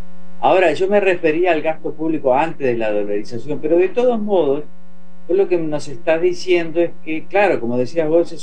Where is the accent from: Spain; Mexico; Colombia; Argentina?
Argentina; como somos los argentinos